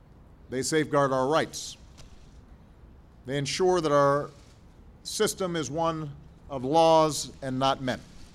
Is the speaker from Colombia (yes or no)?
no; Chicago, Illinois, United States; He was born and raised in the land of Lincoln, in my hometown of Chicago, in my home state of Illinois.